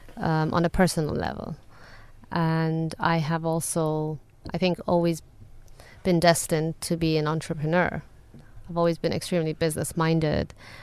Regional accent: Dubai, United Arab Emirates; moved away as an adult; We all, at the time, growing up in Dubai, it was very common for the youth to finish high school and then go abroad for higher education

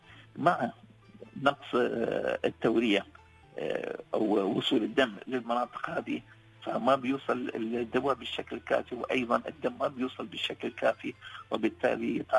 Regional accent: United Arab Emirates; عندنا في منطقة في الإمارات وفي منطقة الخليج عامة

